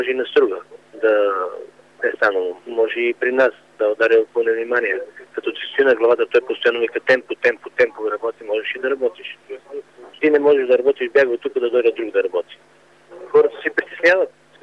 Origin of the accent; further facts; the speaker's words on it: Montana, Montana Province, Bulgaria; Ние сме от Монтана. Ние пътуваме на първа смена, ставаме в 4.30 5 часа тръгваме от Монтана